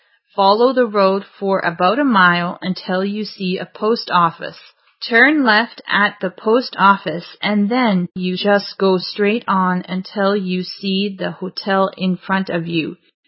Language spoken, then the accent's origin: English; Switzerland; English is a second language; also born or lived in France; now in Weybridge, United Kingdom; Yes, I was born in France, but I grew up in Switzerland, and I recently moved to the UK. Now I live in Weybridge.